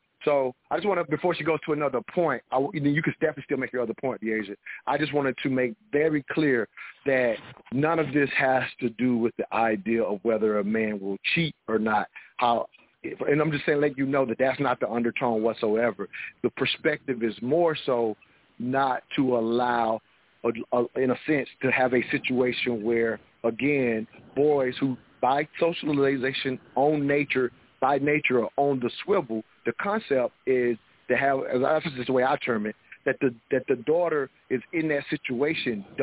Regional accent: the South, United States; I'm from the South, so I'm a little bit aware of it

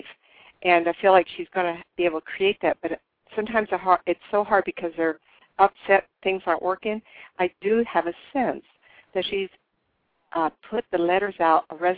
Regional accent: Sacramento, California, United States; Bonnie and I were raised in Sacramento area. And then as adults, we kind of went our own way, and I still stayed there.

